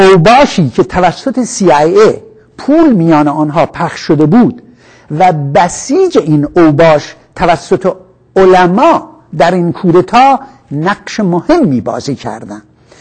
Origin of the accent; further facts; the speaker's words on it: Shushtar, Khuzestan, Iran; این جلو پلاس رو در شوشتر پهن کرد در اون حسینیه و که من در اون فضا در حقیقت بزرگ شدم.